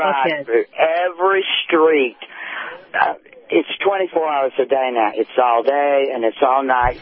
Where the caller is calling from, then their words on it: Atlanta, Georgia, United States; in Atlanta.